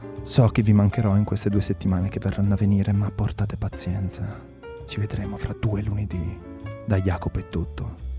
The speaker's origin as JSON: {"language": "Italian", "country": "Germany", "said": "Ma poi io sono tedesco."}